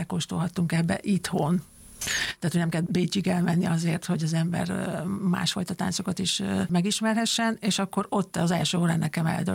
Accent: Veszprém, Veszprém County, Hungary; born there; moved away as an adult; Én Veszprémben születtem, és ott ismerkedtem meg a versenytánccal, ott kezdtem el táncolni. Aztán elkerültem Budapestre így a gimnázium elvégzése után

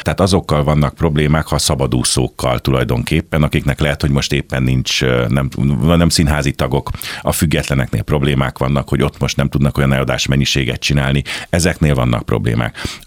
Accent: Pécs, Baranya, Hungary; now in Budapest, Hungary; Én valahol a szívem mélyén mindig pécsi maradok, természetesen. Tüke pécsi, de hát már elvitt az élet, most már tulajdonképpen budapesti vagyok.

